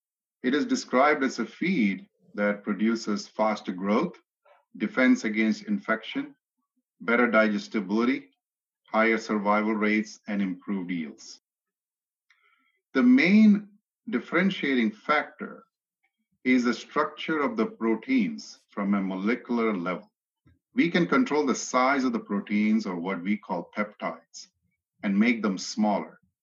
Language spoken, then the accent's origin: English; Kozhikode, Kerala, India; I hail from the state of Kerala in India, from Vengalil, Calicut, and Meenpat Malappuram families.